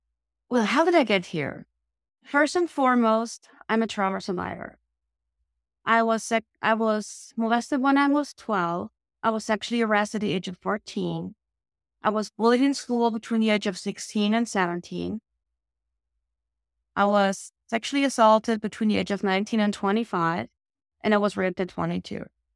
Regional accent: Germany; me growing up in Germany, post-war

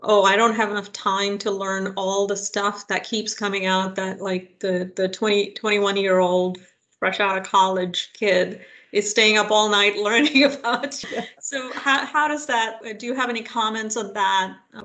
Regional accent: India; now in United States; I grew up in India, and I growing up in India, I didn't know that I was poor

